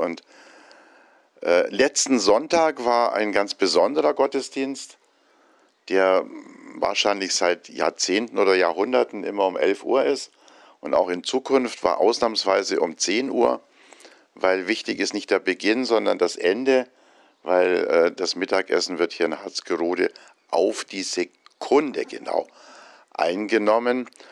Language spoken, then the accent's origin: German; Bavaria, Germany; Ich bin in einem Dorf in Bayern aufgewachsen, wo ich dann als Kind irgendwann mal mitbekam, ein großes Dorf, 7000 Einwohner